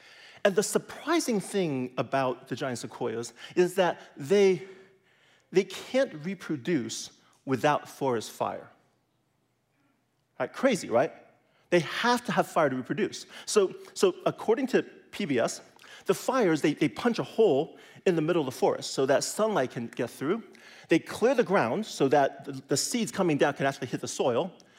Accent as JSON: {"language": "English", "region": "California", "country": "United States", "tie": "born or raised there", "said": "Now, I grew up in California, so when I hear about stories like this and I look at pictures like this, I worry, because I have family and friends in California"}